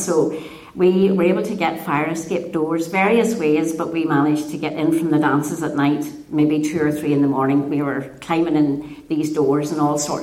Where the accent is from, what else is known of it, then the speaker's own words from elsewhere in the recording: Ballyness, Northern Ireland, United Kingdom; born there; I was born near Bush Mills in a place called Ballyness.